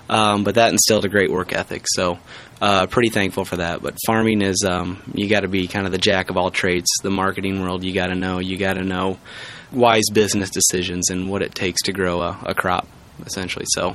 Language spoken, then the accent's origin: English; Morton, United States; Yeah, I was born and raised in Morton. Grown up on a family farm. I'll be the fifth generation family farmer to run this operation, my brother and I. Our roots are in Morton.